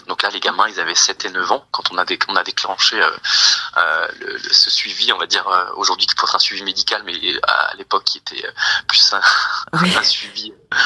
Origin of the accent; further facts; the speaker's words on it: Grand Est, France; born there; dans le village, dans mon village natal, et qui plus est dans la maison de mon grand-père, où se sont passés donc les derniers cas de possession qu'on a eu en Alsace